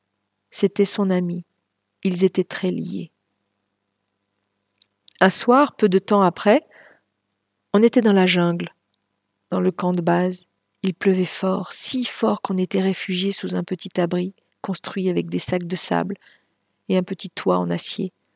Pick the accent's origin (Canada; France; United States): United States; first language Lakota; French is a second language; Elle nous racontait tout ça en Lakota, ma langue maternelle, la langue de ma tribu.